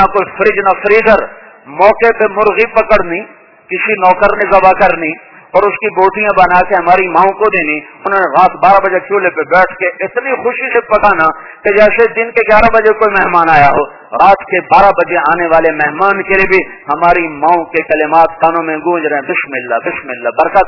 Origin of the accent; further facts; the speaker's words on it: Tulamba, Punjab, Pakistan; میں کہا میرا گاؤں ادھر ہے، مجھے پتا ہے میں ادھر گیا ہوں، وہ میرا جمع جایا تلمبا۔